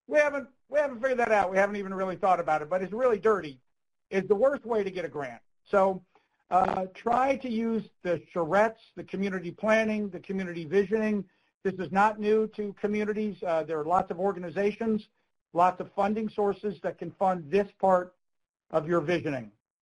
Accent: Charlestown, West Virginia, United States; In my hometown of Charlestown, West Virginia, we organized a project called the Commerce Corridor

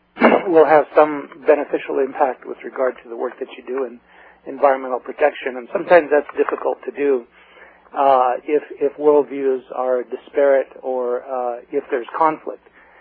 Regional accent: Santa Clara Pueblo, New Mexico, United States; I'm from Santa Clara Pueblo, New Mexico, which is one of six Tewa-speaking Pueblos north of Santa Fe, who live north of Santa Fe, and pretty much have been a lifelong resident of New Mexico.

